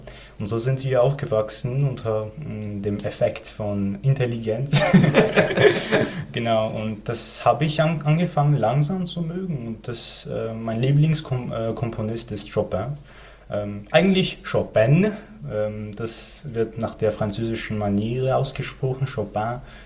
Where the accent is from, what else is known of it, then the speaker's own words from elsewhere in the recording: Yerevan, Armenia; German is a second language; now in Germany; aber Deutsch lerne ich schon seit 5 Jahren, vielleicht ein bisschen mehr. Und ich komme aus Armenien, aus der Hauptstadt.